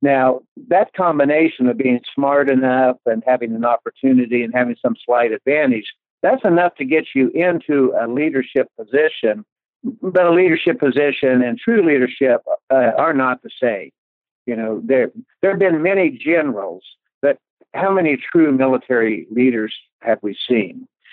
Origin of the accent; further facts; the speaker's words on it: Blackwell, Oklahoma, United States; I was born and raised in Blackwell, Oklahoma, small town about 60 miles south of Wichita, Kansas.